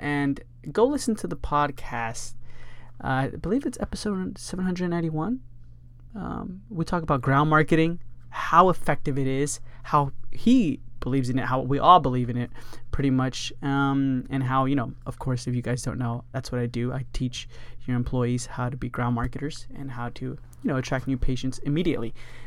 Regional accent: Houston, Texas, United States; I'm originally from Texas, near Houston, or pretty much Houston, Texas.

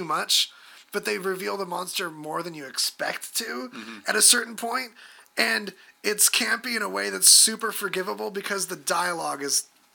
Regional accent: California, United States; So, I hate to say it, but my home state, California, is on fire again.

